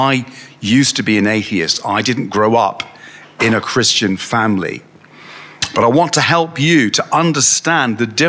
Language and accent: English; Northwood, United Kingdom; And as I was growing up in Northwood, my father would speak to me while we were doing the washing up